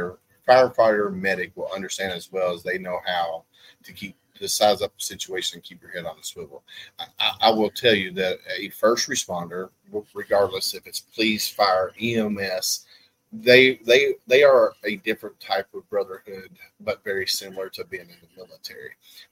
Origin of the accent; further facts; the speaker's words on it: Jersey City, New Jersey, United States; I am from Jersey City, on the top of the mountain. I love it.